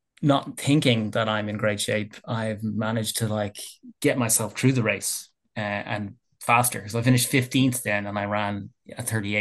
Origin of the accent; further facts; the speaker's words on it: Ireland; I know I'm from Ireland and all, it rains here a lot over the coast, beside Howth